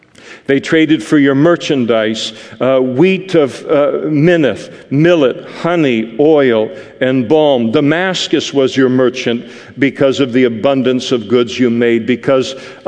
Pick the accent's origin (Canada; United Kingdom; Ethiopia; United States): United Kingdom; Scotland; It kills me as a Scot to try and figure these things out.